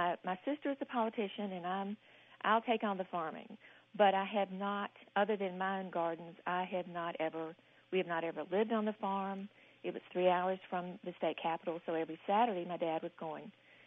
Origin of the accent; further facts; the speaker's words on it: North Carolina, United States; now in Nashville, United States; I'm calling from Nashville, but my heart is in Raleigh, North Carolina, and in Rowan County.